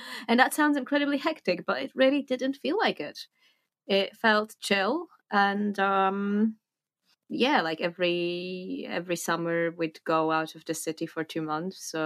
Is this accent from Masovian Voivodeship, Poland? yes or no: yes; Warsaw, Masovian Voivodeship, Poland; English is a second language; moved away as an adult; now in Fontainebleau, France; I was born in Warsaw, Poland, where I lived until I was about 20. And then I proceeded to live in 5 different countries, and I ended up in Fontainebleau in France, where I'm at the moment. And I have been here for 5 years